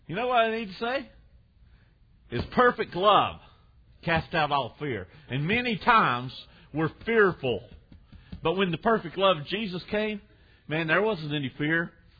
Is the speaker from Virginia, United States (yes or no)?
yes; Virginia, United States; I was raised in the South, and I was around a lot of the problems with blacks and whites growing up.